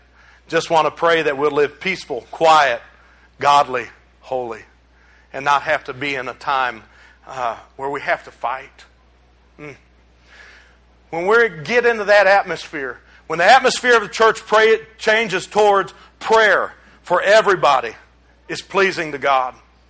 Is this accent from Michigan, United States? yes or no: yes; Detroit, Michigan, United States; You know, I grew up in Detroit, Michigan, where I don't even know what the murder rate is.